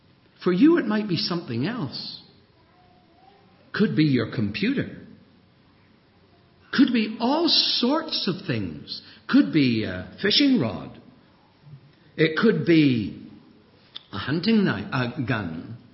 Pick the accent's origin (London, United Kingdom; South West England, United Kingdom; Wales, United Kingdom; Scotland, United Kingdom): Wales, United Kingdom; Treorchy; I went back to my hometown, Treorchy in South Wales.